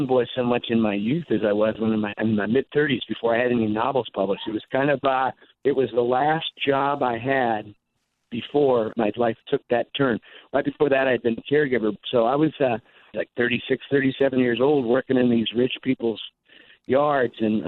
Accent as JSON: {"language": "English", "town": "Bainbridge Island", "region": "Washington", "country": "United States", "tie": "born or raised there", "said": "Well, you know, I grew up here on Bainbridge Island, which is a relatively affluent community, but we didn't have any money."}